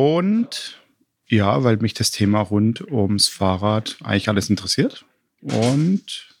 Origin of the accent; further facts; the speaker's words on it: Baden-Württemberg, Germany; der Mann von Sandra und komme aus der gleichen Gegend.